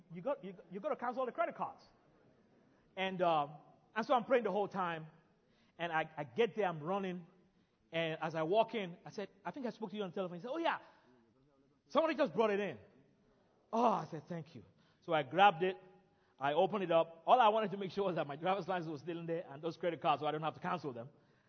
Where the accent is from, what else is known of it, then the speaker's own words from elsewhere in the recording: Nigeria; I'm from Nigeria.